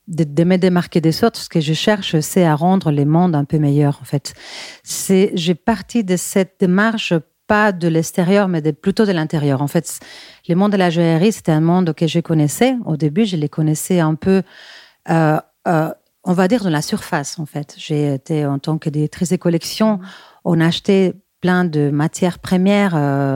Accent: Bilbao, Basque Country, Spain; French is a second language; moved away as an adult; now in Paris, France; Je suis espagnole de Bilbao. Mais bon, je suis aussi parisienne car j'habite à Paris depuis presque 17 ans, donc depuis très longtemps, je me sens vraiment parisienne.

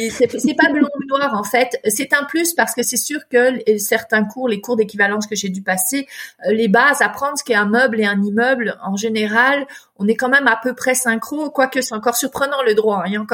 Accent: France; born there; moved away as an adult; je suis née en France.

